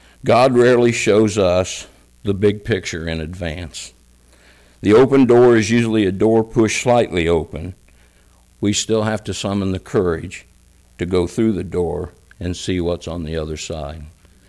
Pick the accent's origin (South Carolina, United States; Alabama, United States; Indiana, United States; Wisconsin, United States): Indiana, United States; Shelbyville; when I told her I was from Shelbyville, she said, "I didn't know that little church was still open."